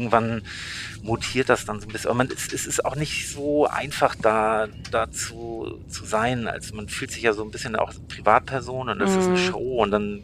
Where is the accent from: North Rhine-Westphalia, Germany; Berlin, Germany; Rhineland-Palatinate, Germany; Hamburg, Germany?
Hamburg, Germany; irgendwie kommen wir aus Hamburg und sind irgendwelche Typen, die damit gar nichts zu tun haben